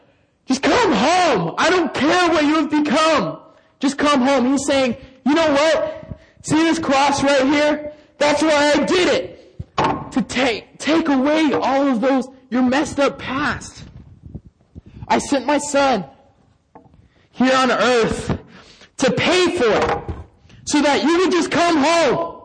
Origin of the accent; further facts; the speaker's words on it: Arizona, United States; Because I'm from Arizona.